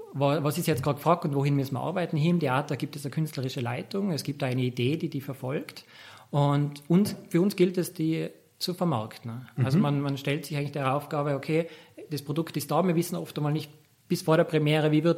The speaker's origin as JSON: {"language": "German", "region": "Tyrol", "country": "Austria", "said": "Und als Tiroler ist es, glaube ich, auch nicht der Zufall, dass man in Tourismus startet, weil natürlich wir sehr tourismusdominiert sind."}